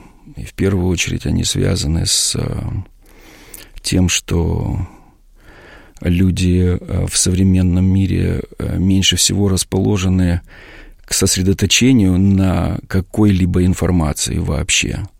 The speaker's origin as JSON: {"language": "Russian", "country": "Moldova", "tie": "born or raised there", "said": "Это в Молдавии, да, в моем родном городе."}